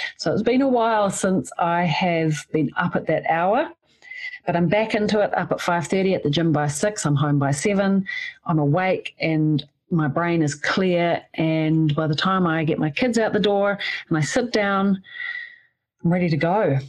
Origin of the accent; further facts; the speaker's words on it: New Zealand; accent: Kiwi; my Kiwi accent